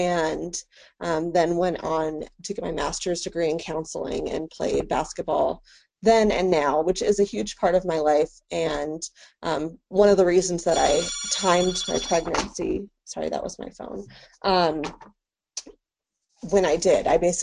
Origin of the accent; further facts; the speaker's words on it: Seattle, Washington, United States; I contracted transverse myelitis when I was 13 years old. At the time, I was growing up in Seattle.